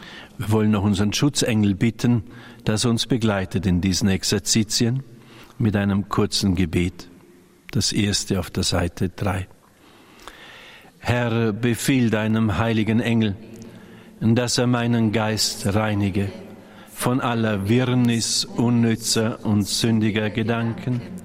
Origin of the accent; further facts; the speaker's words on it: Balderschwang, Bavaria, Germany; Ich war vor einer Woche noch der Meinung, dass ich in Balderschwang Radioexerzitien halten werde in meiner Heimat.